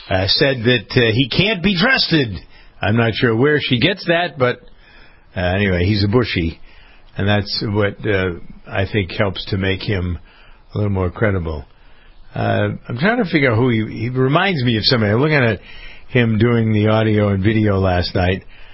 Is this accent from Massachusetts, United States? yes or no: yes; Framingham, Massachusetts, United States; here in my hometown of Framingham.